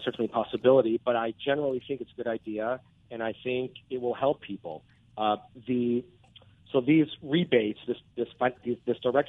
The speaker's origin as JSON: {"language": "English", "town": "Anaheim", "region": "California", "country": "United States", "tie": "born or raised there", "said": "I grew up in Anaheim, going to Angels games my whole life, so I really hope that baseball comes back."}